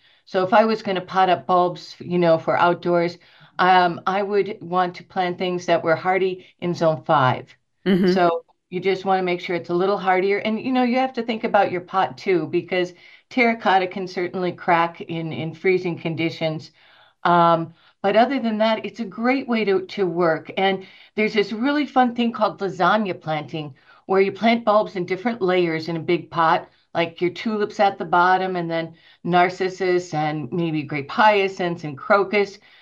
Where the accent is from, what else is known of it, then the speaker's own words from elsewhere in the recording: Minnesota, United States; even when I was a little child growing up in Minnesota, my mother grew tulips.